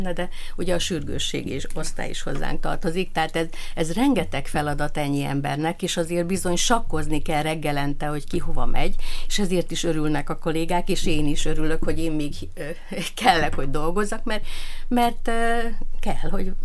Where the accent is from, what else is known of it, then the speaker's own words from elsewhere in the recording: Borsod-Abaúj-Zemplén, Hungary; hazajöttem, ez meg egyértelmű volt, mert itt éltek a szüleim. Tehát én borsodi vagyok